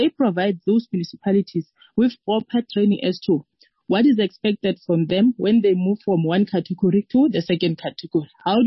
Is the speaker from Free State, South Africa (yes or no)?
yes; Free State, South Africa; Because I'm from Free State and I'm in the political space.